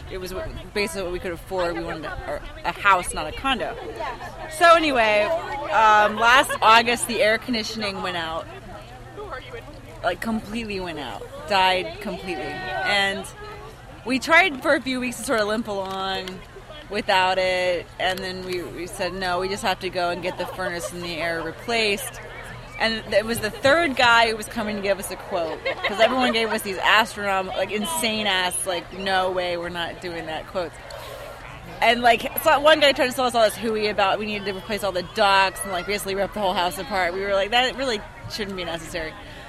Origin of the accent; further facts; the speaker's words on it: Oklahoma, United States; now in Washington, D.C., United States; I'm Cherokee from Oklahoma, and now I live in Washington, D.C.